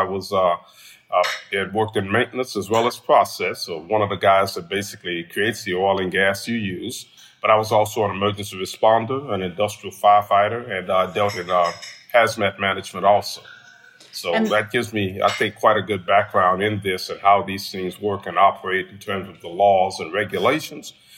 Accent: Port Arthur, Texas, United States; Kendra, I've lived in Port Arthur all of my life, 60 plus years.

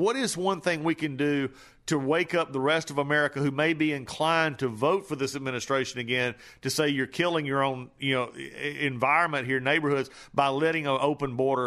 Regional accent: Georgia, United States; Georgia, of course, my home state.

